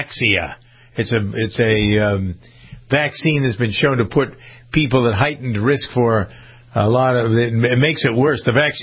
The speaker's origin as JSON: {"language": "English", "town": "Framingham", "region": "Massachusetts", "country": "United States", "tie": "born or raised there", "said": "We have in my hometown of Framingham an outbreak of the measles"}